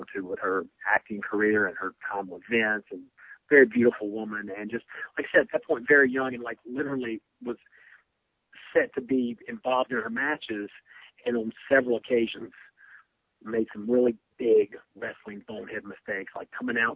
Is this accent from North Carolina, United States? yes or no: yes; North Carolina, United States; It took place in Winston-Salem, close to my hometown. I'm here again from North Carolina.